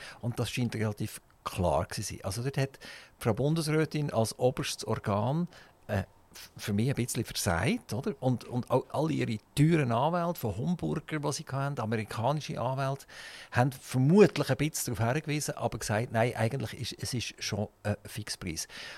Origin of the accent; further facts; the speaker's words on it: Switzerland; als Schweizer Bevölkerung muss ich sagen